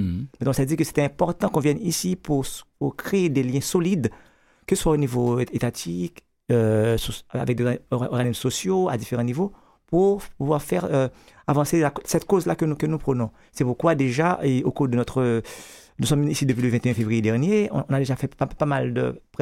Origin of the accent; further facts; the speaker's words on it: Haiti; comme vous le savez, que nous sommes venus d'Afrique, des Haïtiens